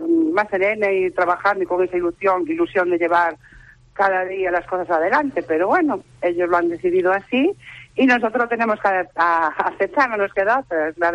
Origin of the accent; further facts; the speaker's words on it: Ribadavia, Galicia, Spain; hacer cosas por mi pueblo, por decirlo de alguna manera. Yo antes de ser concejala, pues llevo muchísimos años en la vida de la vida cultural de Rivadavia